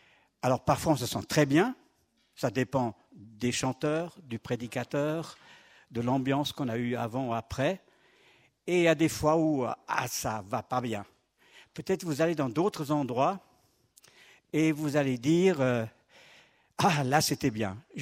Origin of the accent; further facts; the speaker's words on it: France; je suis français, frontalier, pardon